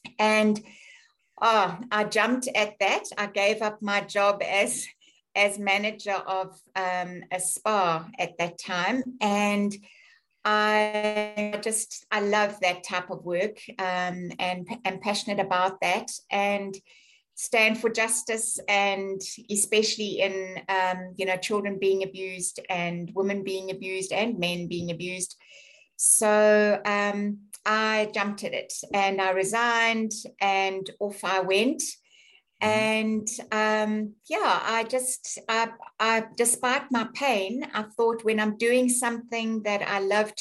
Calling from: Pietermaritzburg, KwaZulu-Natal, South Africa; Yes, I'm calling in from South Africa. So I'm in one of the small towns called Pietermaritzburg.

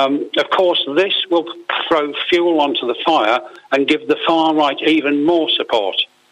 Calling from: Balearic Islands, Spain; Good morning. … from Mallorca again.

